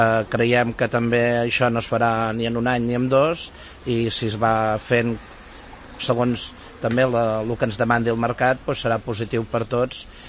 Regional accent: Reus, Catalonia, Spain; also born or lived in Salou; jo sóc realment mig de Reus, mig de Salou.

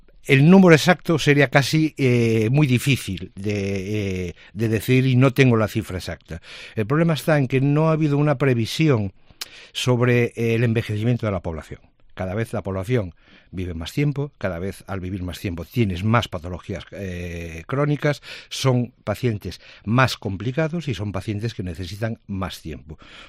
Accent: Galicia, Spain; Y yo te voy a contestar como gallego que soy.

